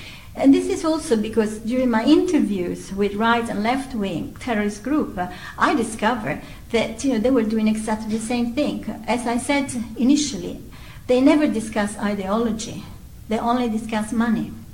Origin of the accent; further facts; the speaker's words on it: Italy; first language Italian; English is a second language; agreed to translate the book from English to Italian, which is my mother tongue.